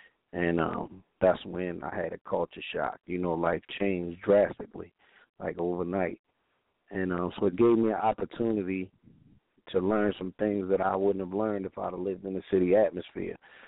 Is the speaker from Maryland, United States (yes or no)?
yes; Baltimore, Maryland, United States; I grew up in East Baltimore, one of the hardest parts of Baltimore City to live in.